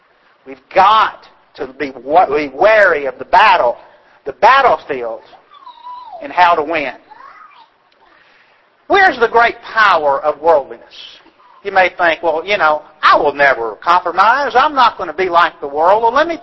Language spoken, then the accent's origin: English; the South, United States; Now, I'm from the South. You'd have to appreciate the Civil War in the South.